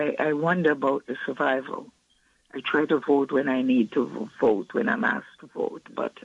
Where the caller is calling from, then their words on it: Queens, New York, United States; from Queens.